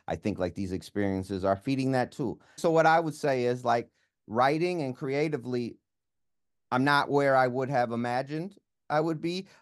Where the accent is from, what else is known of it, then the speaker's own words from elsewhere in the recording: Minneapolis, Minnesota, United States; I'm from South Minneapolis. I live five blocks from where they murdered George Floyd.